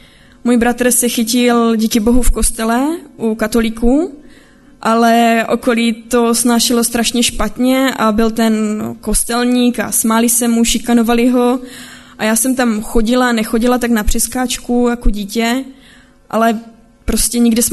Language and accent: Czech; Ostrava, Moravian-Silesian Region, Czechia; now in Beroun, Czechia; Teďka momentálně bydlím v Berouně a moje kroky se tam dostaly. Původem pocházím z Ostravy